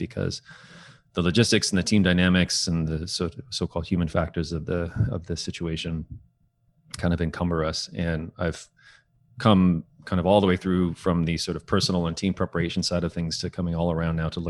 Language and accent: English; Toronto, Ontario, Canada; I was born and raised in Toronto, med school in Kingston, did my FR residency with subspecialty work in trauma back in Toronto. Again, I've been at St. Mike's for about 12 years now.